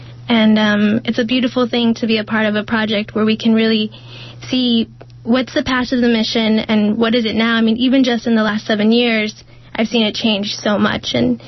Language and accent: English; San Jose, California, United States; I was raised in San Jose. I came to San Francisco as a student at San Francisco State University